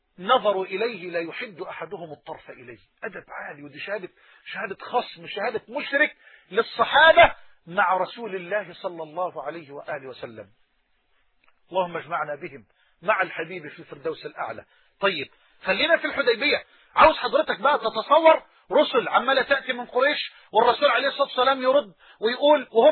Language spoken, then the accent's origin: Arabic; Egypt; بلهجتنا في مصر وقت الأيالة